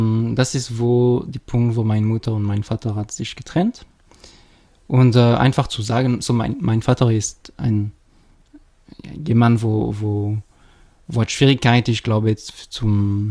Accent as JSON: {"language": "German", "region": "Geneva", "country": "Switzerland", "tie": "born there", "second_language": "German", "lives_now": "Schaffhausen, Switzerland", "said": "wie gesagt. Ich lerne Deutsch. Ich bin in Schaffhausen seit 5 Jahren hergekommen."}